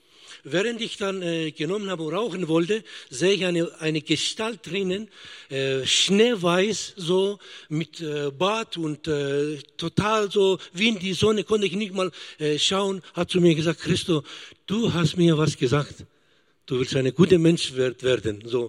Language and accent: German; Leonberg, Baden-Württemberg, Germany; born there; ich bin in Deutschland geboren, in Leonberg.